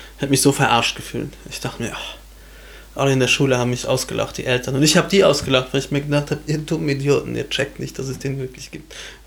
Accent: Luxembourg; bei uns in Luxemburg ist halt dieser Nikolaus, eben das Kläschen heißt das bei uns

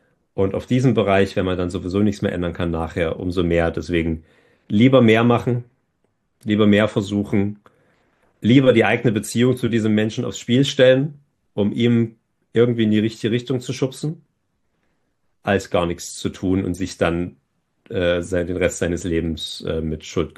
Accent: Meissen, Saxony, Germany; auf dem Feldweg oben mit dem Blick über Meißen, meine Heimatstadt, habe ich dann realisiert

